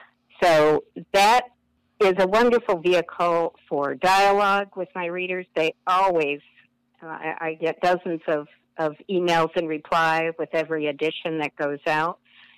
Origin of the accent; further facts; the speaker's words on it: Rome, New York, United States; from the historian of Rome, New York. I've had the honor of being inducted into the Hall of Fame of my hometown